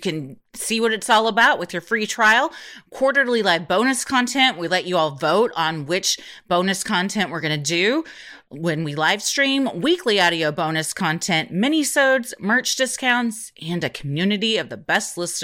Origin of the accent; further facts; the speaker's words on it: Wisconsin, United States; I'm from Wisconsin, but not a murderer.